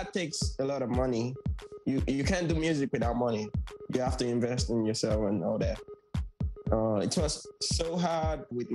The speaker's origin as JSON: {"language": "English", "region": "Lagos", "country": "Nigeria", "said": "I'm 25, from Lagos, Nigeria. I was born May 27th, 1996."}